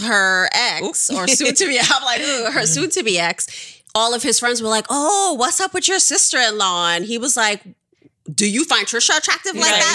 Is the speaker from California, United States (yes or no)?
no; Brooklyn, New York, United States; We grew up in Brooklyn and Flatbush.